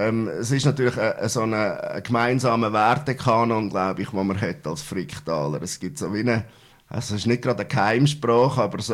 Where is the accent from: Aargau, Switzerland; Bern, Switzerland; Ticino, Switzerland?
Aargau, Switzerland; Mumpf; das ist gewisse Wurzeln auch in meinem Heimatort, das ist Mumpf.